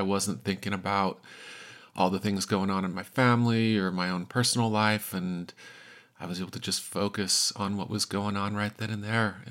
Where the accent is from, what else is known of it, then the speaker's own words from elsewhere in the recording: Salt Lake City, Utah, United States; I'm from Salt Lake City, Utah, and this will be my 30th year climbing.